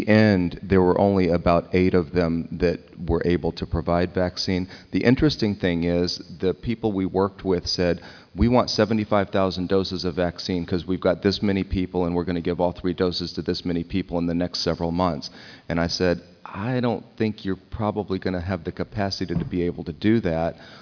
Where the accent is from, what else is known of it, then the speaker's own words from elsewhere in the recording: North Carolina, United States; born there; Actually, I was born in North Carolina.